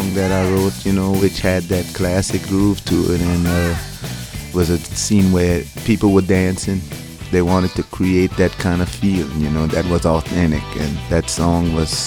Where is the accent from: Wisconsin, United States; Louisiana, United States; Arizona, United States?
Louisiana, United States; Mallette; Well, growing up in Mallette was real simple. It was all about family. It was about church. It was about music. It was about food.